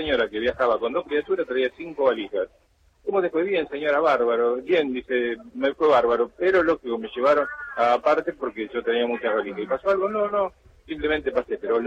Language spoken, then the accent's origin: Spanish; Argentina; somos seres humanos, somos argentinos